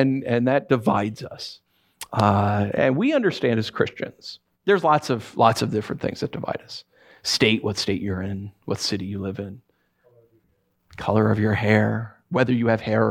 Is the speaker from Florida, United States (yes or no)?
no; New York, United States; Like, I'm from New York, and so anything from Boston, I'm like, ah, right?